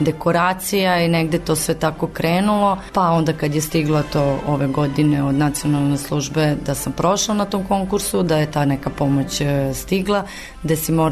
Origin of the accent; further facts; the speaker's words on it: Serbia; kod nas u Srbiji je kult venčanja